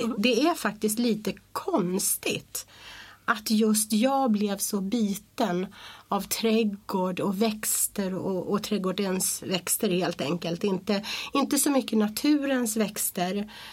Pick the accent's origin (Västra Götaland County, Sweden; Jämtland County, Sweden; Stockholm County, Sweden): Stockholm County, Sweden; Stockholm; jag har en bindning till Värmland, det har jag. Men annars så är jag Stockholms tjej, absolut.